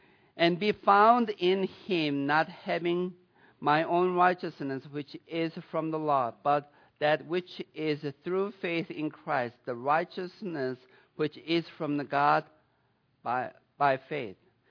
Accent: United States; born there; I've been a Christian all my life because I was born in America.

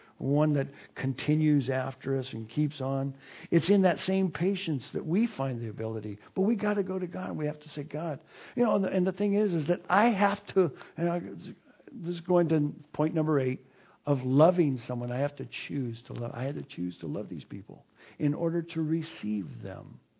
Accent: the South, United States; Well, I come from the South and they sort of frown down there on that.

